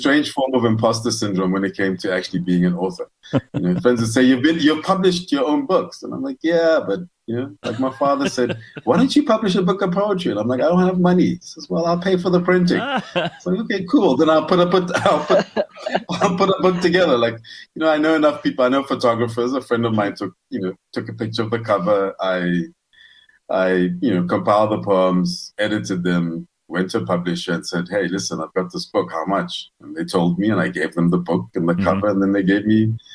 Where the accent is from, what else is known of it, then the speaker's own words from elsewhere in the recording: Lesotho; When I was growing up in Lesotho